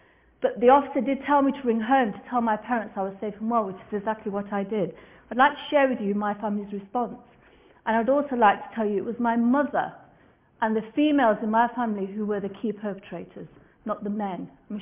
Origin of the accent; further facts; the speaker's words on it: England, United Kingdom; growing up in England did not actually give me the same life as my peers.